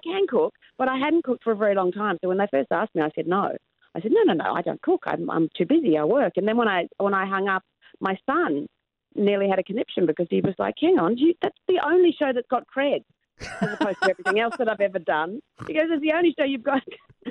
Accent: Levin, Wellington, New Zealand; also born or lived in Hawke's Bay; born in Levin. I actually have my own little star on Oxford Street in Levin. Right. I'm very proud of it too. Yeah. I left, but we moved to Hawke's Bay, and then I lived in Wellington for a long time. So I left Wellington when I was about 18, nearly 19.

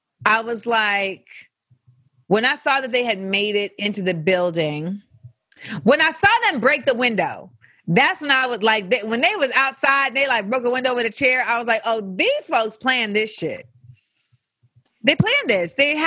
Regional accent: Florida, United States; because I grew up in Florida from like 8 to 18.

